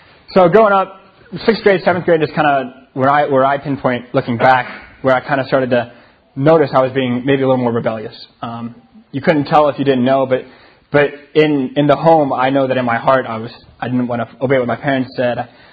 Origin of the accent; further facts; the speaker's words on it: Maryland, United States; So back where I grew up in Maryland, where my dad was a pastor, we like to consider ourselves Southern, and we were also Baptist, which means we had good food.